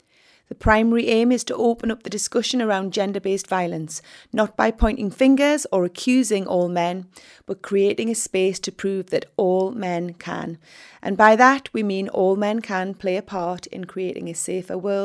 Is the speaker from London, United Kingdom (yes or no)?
no; North East England, United Kingdom; I'm a writer from the Northeast